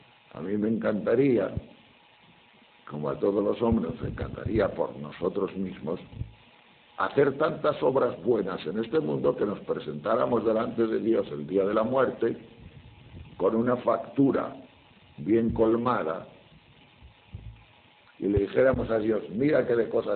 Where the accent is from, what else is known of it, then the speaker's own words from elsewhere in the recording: León, Castile and León, Spain; Cuando yo era joven, iba a la montaña, allá por mi tierra, por León, los picos de Europa, son montañas muy altas, muy grandes.